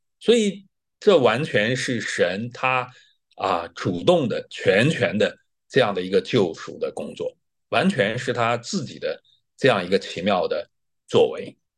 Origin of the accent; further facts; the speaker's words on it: Nanjing, Jiangsu, China; 就像我们南京人，我们知道我们南京人比较恋家这个是比较有名的